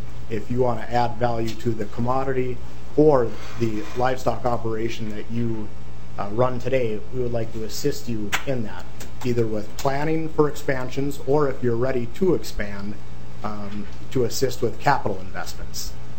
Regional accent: Buckman, Minnesota, United States; I grew up in Buckman, Minnesota, where we had a group of wonderful community leaders used to come in and cook from scratch our lunches every day.

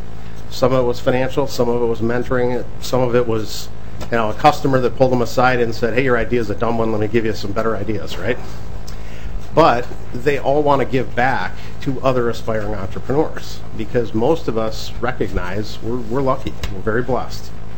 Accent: Michigan, United States; moved away as an adult; now in Minnesota, United States; I moved to Minnesota in 1993 from Michigan because of opportunity for work.

